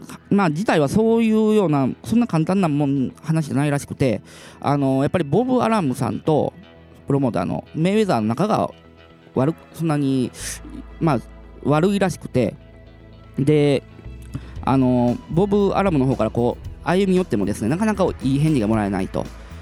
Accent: Kochi, Japan; 地元高知県にいたんですけど、

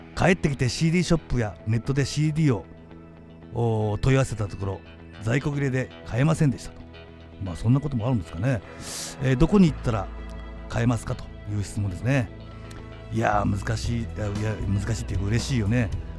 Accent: Yamaguchi, Japan; いつも通り地元山口ね、ポルシェでライブをやります。

